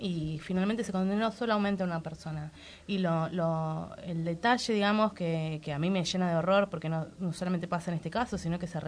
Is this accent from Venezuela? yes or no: no; Mar del Plata, Buenos Aires Province, Argentina; Sí, yo soy de Mar del Plata.